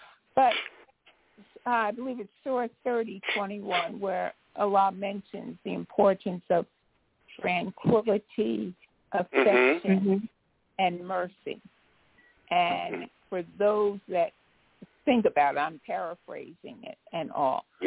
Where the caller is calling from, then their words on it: Florida, United States; I'm calling from Florida.